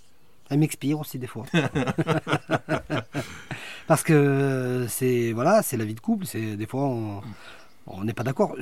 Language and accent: French; Tarbes, Occitanie, France; Moi, je suis natif de Tarbes. Mon épouse est native de Paris.